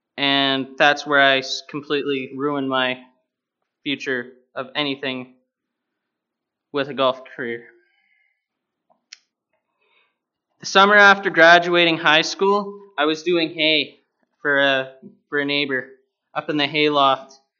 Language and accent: English; Brantford, Ontario, Canada; I'm 19 years old. I'm from Brantford, Ontario. I grew up in a good Christian family with a twin sister named Danielle